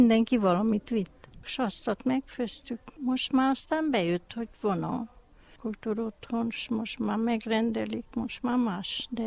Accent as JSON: {"language": "Hungarian", "country": "Hungary", "tie": "born there", "said": "És én ott születtem Magyarországon, mert a szentpéteri határon volt ilyen katona ottan, és én ott születtem Magyarországon."}